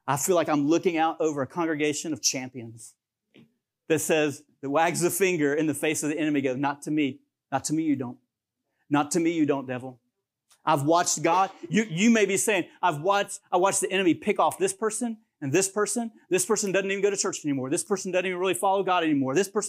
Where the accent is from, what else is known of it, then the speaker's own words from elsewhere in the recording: Georgia, United States; born there; I was born in Georgia, praise the Lord.